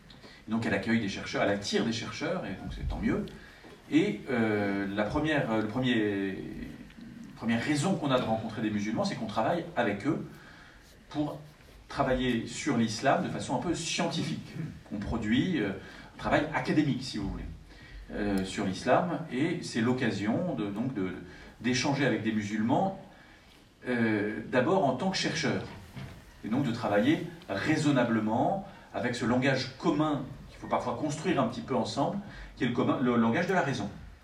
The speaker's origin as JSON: {"language": "French", "town": "Paris", "region": "Île-de-France", "country": "France", "said": "parce que je suis parisien au départ, j'en suis désolé"}